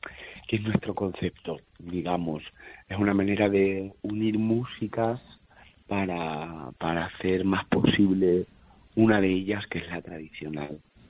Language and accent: Spanish; Peraleda de la Mata, Extremadura, Spain; en mi pueblo, que es Peralera de la Mata